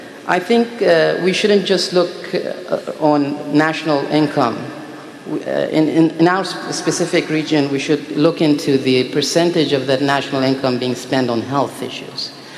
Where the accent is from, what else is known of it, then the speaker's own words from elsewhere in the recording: Iran; I'm from Iran.